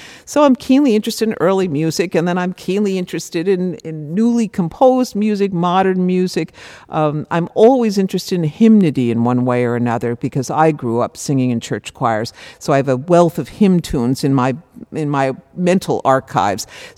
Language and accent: English; Friesland, Netherlands; We are from Friesland, I'm proud to say. We're from the Netherlands.